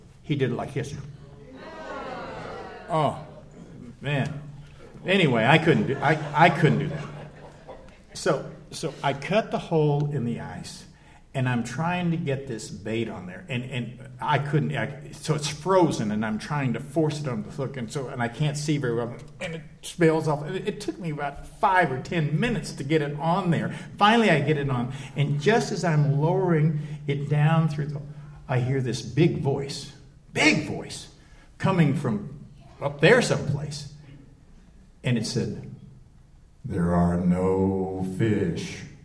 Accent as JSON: {"language": "English", "region": "New Mexico", "country": "United States", "said": "Well, I'm from New Mexico, and I had never been ice fishing."}